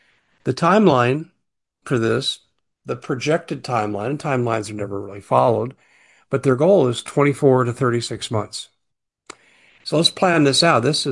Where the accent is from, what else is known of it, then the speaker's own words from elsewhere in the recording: Littleton, Colorado, United States; also born or lived in Aurora; I grew up in the Denver metropolitan area. Little kid, I lived in Littleton, then we lived in Aurora.